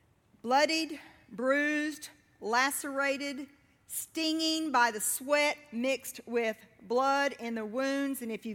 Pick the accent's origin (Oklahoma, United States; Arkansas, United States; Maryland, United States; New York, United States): Arkansas, United States; So, growing up in South Arkansas, there were quite a few rolling hills of pine.